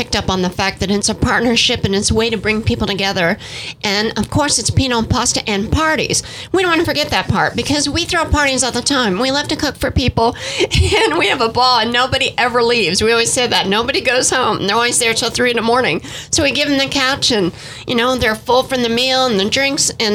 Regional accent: Kentucky, United States; Appalachia, Kentucky.

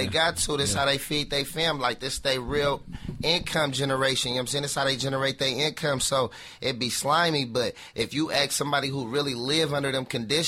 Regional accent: Sacramento, California, United States; I'm from Oak Park, 4th Avenue.

